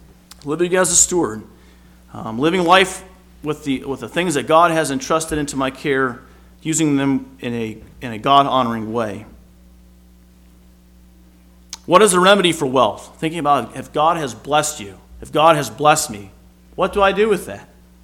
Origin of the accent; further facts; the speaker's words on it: Indiana, United States; I grew up in Indiana.